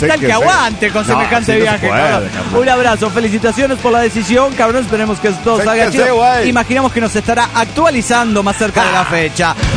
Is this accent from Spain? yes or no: no; San Pedro Sula, Cortés, Honduras; Yo me voy a Honduras a casarme, que es mi tierra natal, la tierra que me vieron hacer. Y para que no digan que yo no molesto parejo, la ceremonia no será en mi ciudad natal, en San Pedro Sula